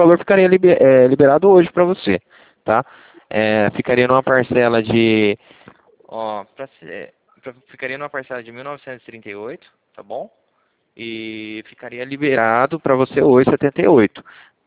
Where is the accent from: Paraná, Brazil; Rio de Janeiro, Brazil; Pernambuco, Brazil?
Paraná, Brazil; Cornélio Procópio; Eu sou de Cornélio Procópio, Paraná.